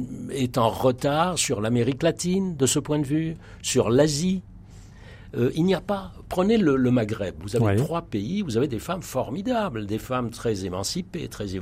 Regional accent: Egypt; Écoutez, moi, j'ai beaucoup travaillé sur mon pays d'origine, qui est l'Égypte, qui est le grand pays du monde arabe

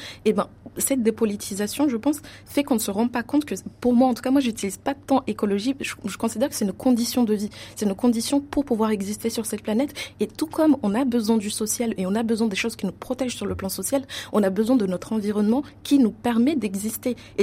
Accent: Mayotte, France; l'exemple de Mayotte d'où je viens de Mayotte

